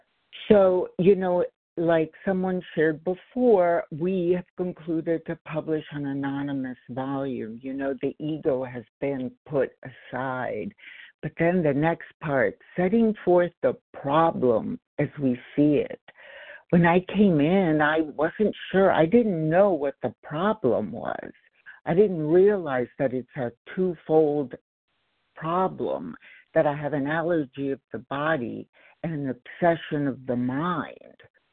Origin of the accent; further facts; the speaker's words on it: Los Angeles, California, United States; I'm from Los Angeles.